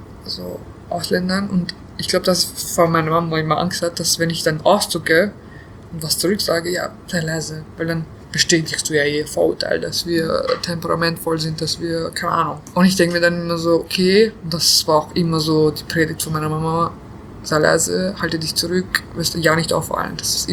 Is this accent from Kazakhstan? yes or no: no; Bosnia & Herzegovina; wir waren halt so mit Freunden alle, wir sind alle aus Bosnien